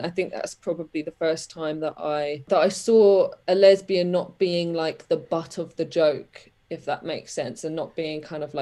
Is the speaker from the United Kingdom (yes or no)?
yes; Hemel Hempstead, East of England, United Kingdom; what I did was I got out of my hometown, because and I'm not saying everyone should get out of their hometowns at all. Hemel is a lovely place